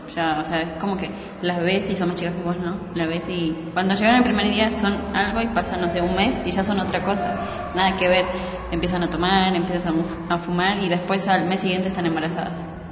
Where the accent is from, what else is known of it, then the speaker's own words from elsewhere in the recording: Mendoza, Argentina; born there; Mi mamá es boliviana. Mi papá es argentino y yo nací acá. Y mi hermano también. Bueno, en Mendoza nacimos los dos.